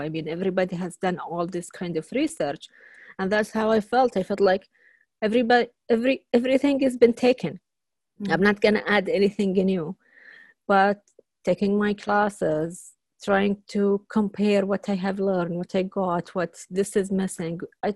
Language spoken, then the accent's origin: English; Saudi Arabia; moved away as an adult; now in United States; You know, I came from Saudi Arabia, so I really miss my family.